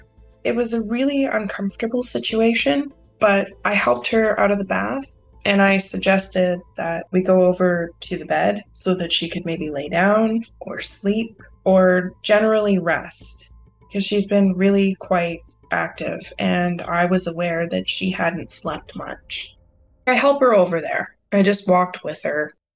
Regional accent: Canada; I'm Canadian.

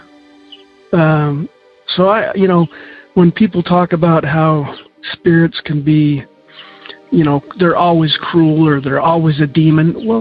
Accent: Idaho, United States; I'm from Idaho.

